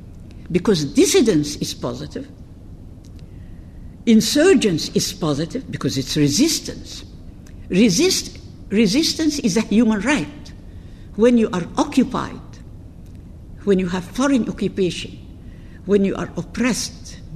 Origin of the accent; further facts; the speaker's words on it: Egypt; English is a second language; so I am from Egypt, from North Africa. I am not from the Middle East.